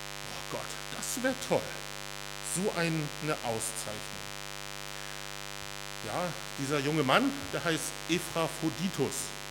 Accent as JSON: {"language": "German", "region": "Northern Germany", "country": "Germany", "said": "Wir kommen weiter aus dem Norden von Deutschland."}